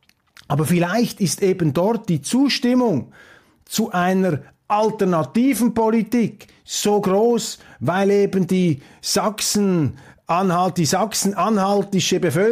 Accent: Switzerland; und das sage ich mit allem Respekt, als Schweizer

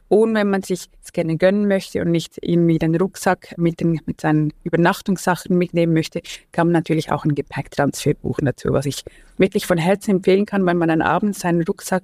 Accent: Valais, Switzerland; born there; man wunderbar ins Wallis, wo ich geboren bin, sieht

